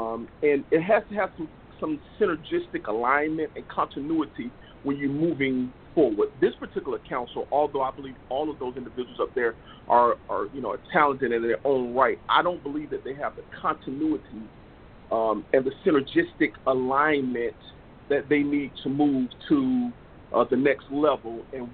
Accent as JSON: {"language": "English", "town": "Riviera Beach", "region": "Florida", "country": "United States", "tie": "born or raised there", "said": "I ultimately chose to become a police officer in Riviera Beach because it was my hometown"}